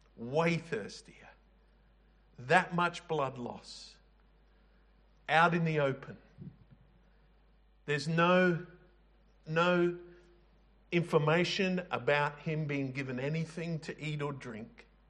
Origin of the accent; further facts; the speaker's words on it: Adelaide, South Australia, Australia; now in Brisbane, Australia; So we drink, especially up here in Bris Vegas, where I grew up in Adelaide.